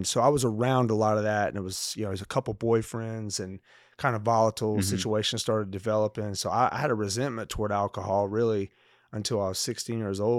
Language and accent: English; North Carolina, United States; accent: Southern; moved away; yeah, there's a little bit of Southern accent that yeah, yeah, comes yeah. through, man. Mm-hmm. Yeah, but I grew up there, and I left there as pretty much as soon as I could.